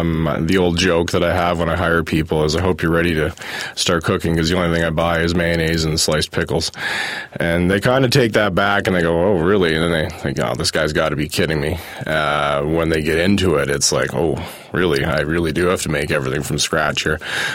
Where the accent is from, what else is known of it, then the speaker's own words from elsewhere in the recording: Beaverton, Ontario, Canada; also born or lived in Toronto; now in Banff, Canada; I'm originally from Toronto. I grew up in a small town north of there called Beaverton. So small town roots.